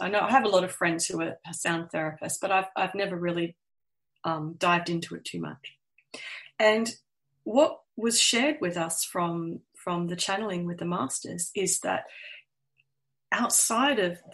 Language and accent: English; Perth, Western Australia, Australia; I mean, I'm born and raised in Perth, Australia, and we are the most isolated capital city in the world.